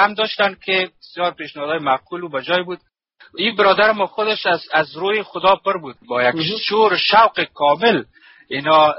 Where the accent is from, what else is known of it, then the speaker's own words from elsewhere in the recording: Afghanistan; ما ایماندار مسیح هستیم، ما افغان هستیم